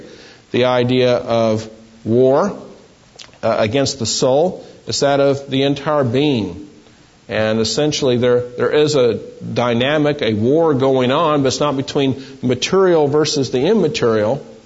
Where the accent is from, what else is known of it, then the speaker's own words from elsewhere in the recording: Texas, United States; also born or lived in New Jersey; When I lived in New Jersey, and people found out that I was from Texas, I was always hearing, "Oh, you're from Texas. No, you talk funny.